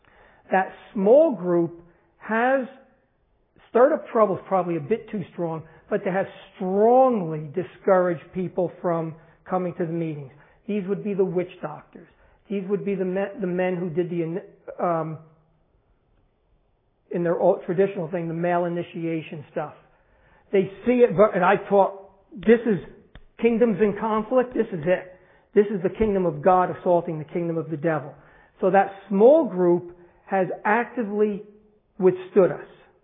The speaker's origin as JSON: {"language": "English", "region": "New Jersey", "country": "United States", "said": "But I'm from New Jersey. There are things that are New Jersey stuff that aren't for you guys."}